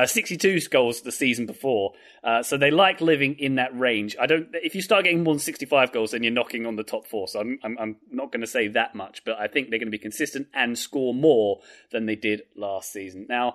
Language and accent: English; London, United Kingdom; as they were called where I grew up around Cockney people